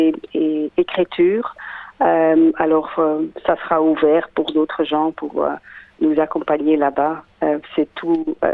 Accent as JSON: {"language": "French", "town": "Sint-Niklaas", "region": "Flanders", "country": "Belgium", "second_language": "French", "lives_now": "Australia", "said": "je suis flamande d'entre Gand et Anvers, Saint-Nicolas."}